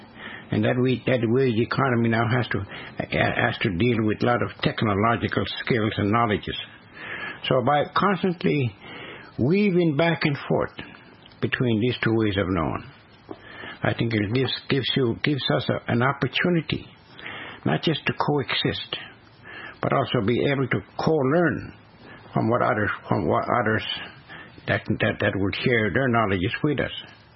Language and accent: English; Mi'kma'ki, Canada; I am from Mi'kma'ki. And I do reside in the community college Kisoni. And I am from the Moose Clan.